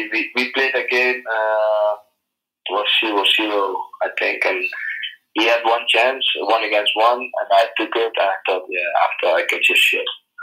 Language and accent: English; Nijmegen, Gelderland, Netherlands; I'm born and raised in Nijmegen.